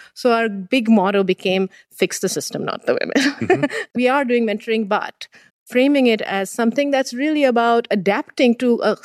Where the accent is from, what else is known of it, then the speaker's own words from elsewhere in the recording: India; Being born and raised in India